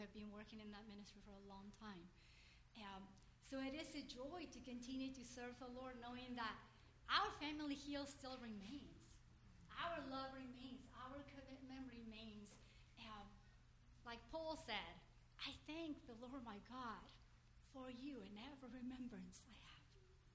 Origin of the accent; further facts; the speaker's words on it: Chile; English is a second language; moved away as an adult; now in United States; So I was sent out when I was 18 from Chile to be a missionary to California, not knowing what it meant.